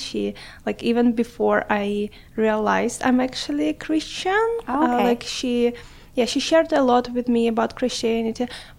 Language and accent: English; Kharkiv, Kharkiv Oblast, Ukraine; English is a second language; I come from Ukraine, from a wonderful, beautiful, the most lovely city in the world, as I think. It's called Kharkiv, and it's right on the border with Russia, so on the east of Ukraine.